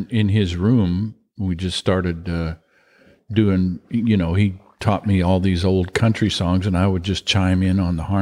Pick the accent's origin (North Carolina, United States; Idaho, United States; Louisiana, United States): Idaho, United States; Mountain Home; I'm from Mountain Home, Idaho.